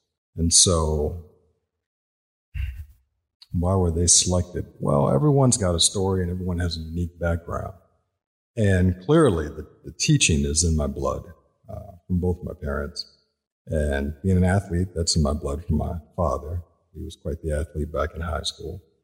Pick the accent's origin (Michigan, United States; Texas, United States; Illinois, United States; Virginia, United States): Virginia, United States; Harrisonburg; I was born in Harrisonburg, Virginia, which, for people who don't know, I guess would be the home of James Madison University.